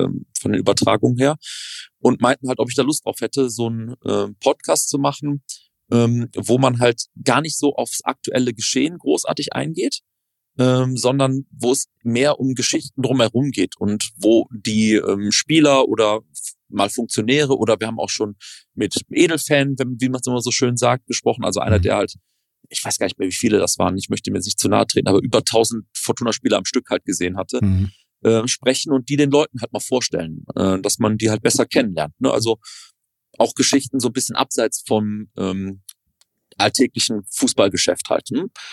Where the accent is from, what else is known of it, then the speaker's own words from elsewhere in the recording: Düsseldorf, North Rhine-Westphalia, Germany; ich bin gebürtiger Düsseldorfer und ich bin damit groß geworden, dass man Fortuna-Fan ist.